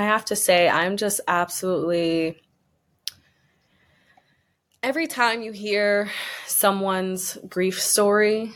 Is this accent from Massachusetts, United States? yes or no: no; Connecticut, United States; And, you know, I'm from Connecticut. I'm from the East Coast.